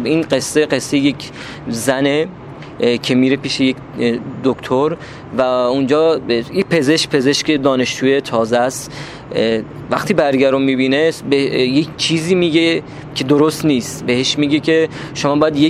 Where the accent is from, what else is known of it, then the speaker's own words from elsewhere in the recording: Bandar Abbas, Hormozgan, Iran; کلن تهران بندری ها رو دوست دارن، ما هم از بندر عباس اومدیم، ما هم تهرانی ها رو دوست داریم.